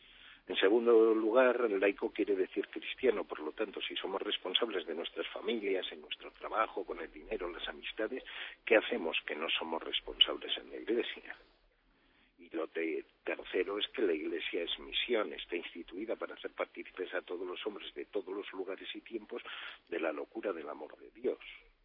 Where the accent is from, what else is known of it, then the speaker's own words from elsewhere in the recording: Vitoria-Gasteiz, Basque Country, Spain; born there; yo procedo de una experiencia vital en Vitoria, que es donde yo nací